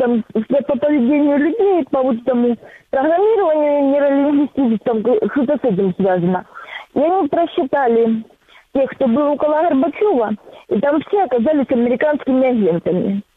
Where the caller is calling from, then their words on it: Donetsk Oblast, Ukraine; Донецкая область.